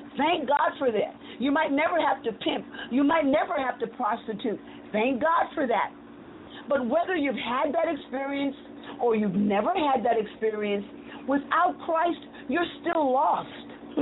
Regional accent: United States; and I was born in America, I'm an American, naturally born here.

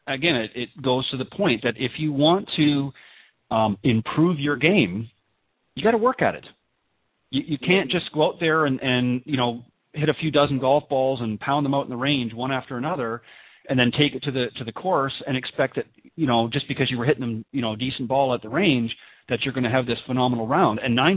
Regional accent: Canada; moved away as an adult; now in United States; I'm originally from Canada and I moved down to the U.S. About 7 or 8 years ago.

